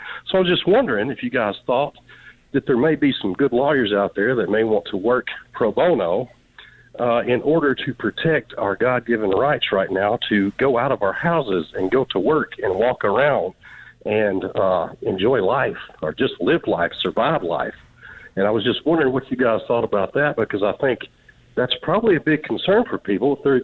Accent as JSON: {"language": "English", "town": "West Helena", "region": "Arkansas", "country": "United States", "said": "I'm originally from West Helena, Arkansas"}